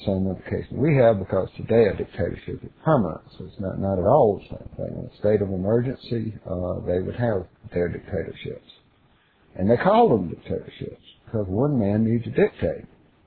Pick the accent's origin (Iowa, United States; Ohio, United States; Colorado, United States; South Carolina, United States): South Carolina, United States; Pontiac; because I'm from Pontiac, South Carolina.